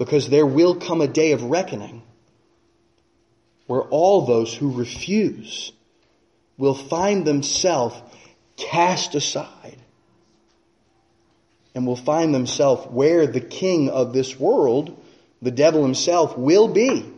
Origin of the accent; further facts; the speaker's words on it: United States; born there; I praise God that I was born in America.